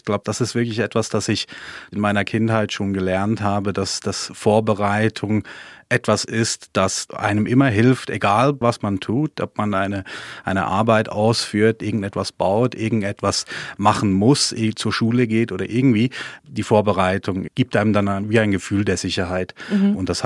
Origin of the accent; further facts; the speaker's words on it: Switzerland; ich bin Schweizer